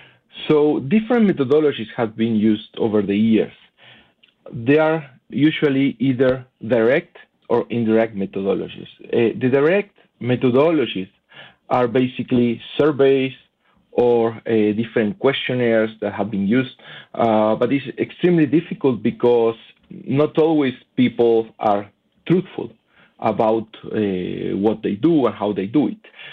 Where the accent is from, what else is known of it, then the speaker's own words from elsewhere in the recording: Argentina; I'm originally from Argentina